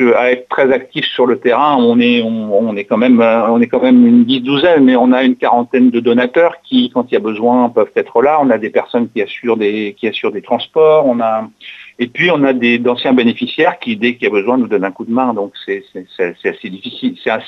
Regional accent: Beirut, Beirut Governorate, Lebanon; Quand j'étais jeune à Beyrouth, le Liban a accueilli en pleine crise syrienne énormément de réfugiés syriens

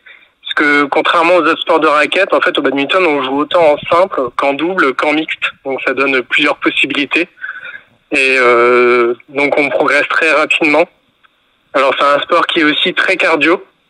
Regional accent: Brittany, France; now in Vernon, France; Donc je suis arrivé de Bretagne après mes études à Vernon

